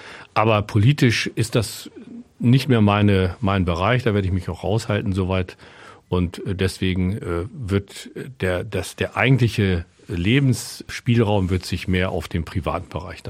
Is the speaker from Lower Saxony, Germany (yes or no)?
yes; Coppenbrügge, Lower Saxony, Germany; Na gut, ich lebe da. Ich bin geboren in Koppenbrügge, also ich bin der Ur-Koppenbrügger, geboren allerdings in Hameln im Krankenhaus.